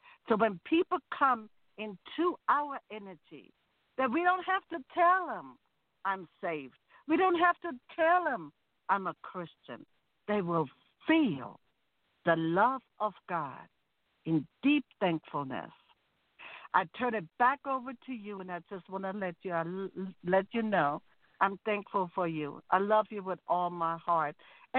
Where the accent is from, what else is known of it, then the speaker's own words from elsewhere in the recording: Germany; now in United States; not just here in the United States, as you can hear. I'm originally from Germany